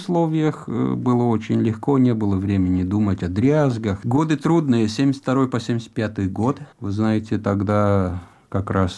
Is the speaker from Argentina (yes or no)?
yes; Argentina; я вырос в Аргентине.